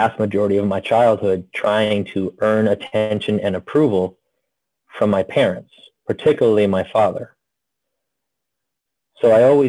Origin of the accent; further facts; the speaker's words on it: California, United States; also born or lived in Tennessee; it was after I had moved from Tennessee to California. I'm originally from California.